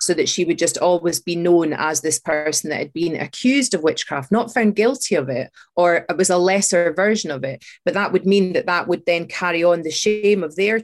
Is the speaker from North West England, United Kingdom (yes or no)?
no; Scotland, United Kingdom; Now, I'm from Fife.